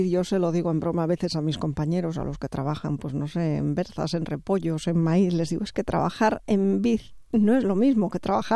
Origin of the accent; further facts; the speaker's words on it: Asturias, Spain; porque es de mi tierra, de Asturias